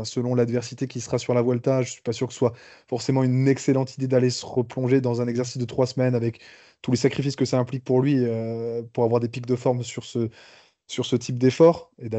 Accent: France; peut-être que vous avez plus d'éléments en tant que Belge que moi en tant que Français

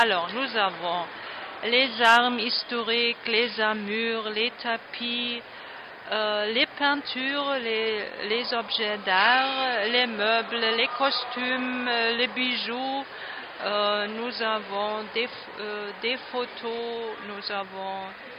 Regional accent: Saxony, Germany; born there; French is a second language; now in Berlin, Germany; je viens de Bala. Mais je ne suis pas née à Bala. Je suis née au sud du pays, près de Dresden.

